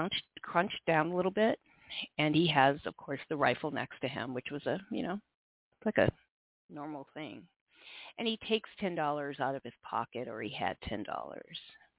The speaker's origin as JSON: {"language": "English", "town": "Sioux City", "region": "Iowa", "country": "United States", "said": "I mean, we are from Sioux City, Iowa. 4x4 blocks really seriously could have taken us to another liquor store."}